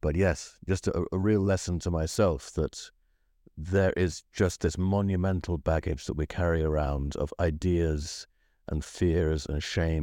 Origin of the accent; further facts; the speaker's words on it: England, United Kingdom; When I was growing up in England